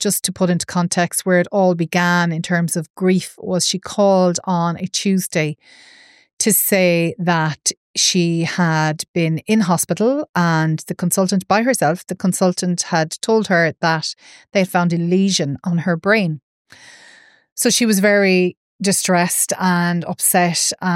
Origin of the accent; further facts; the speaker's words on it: Roscommon, Connacht, Ireland; now in Galway, Ireland; I'm originally from Roscommon, but living in Galway, Ireland.